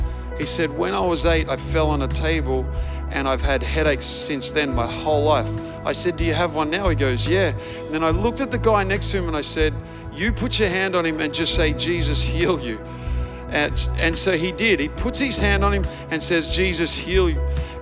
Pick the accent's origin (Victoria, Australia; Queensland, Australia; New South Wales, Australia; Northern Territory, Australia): Victoria, Australia; Wodonga; also born or lived in Maui; now in Bendigo, Australia; I was born in Maui. Anyone from Maui? We had one. We do, yeah. Cool, brother. I'm born in Maui. Grew up half my life in Wodonga.